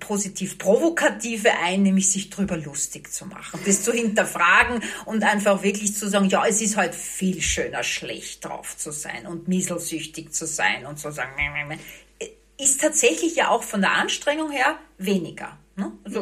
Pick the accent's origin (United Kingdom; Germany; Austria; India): Austria; Vienna; Ja, ich bin eine geborene Wienerin.